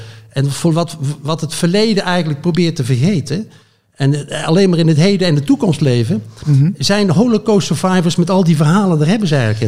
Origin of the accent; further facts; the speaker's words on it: Poland; Dutch is a second language; die hoorde dus dat ik uit Poland kwam.